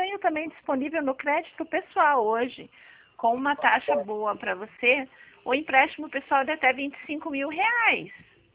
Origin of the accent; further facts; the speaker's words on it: Curitiba, Paraná, Brazil; eu sou de Curitiba.